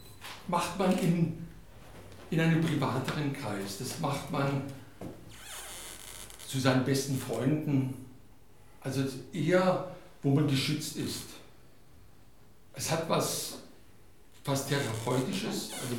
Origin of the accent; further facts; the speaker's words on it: Hungary; Und ich bin Ungar und die Ungarn sind Weltmeister im Jammern.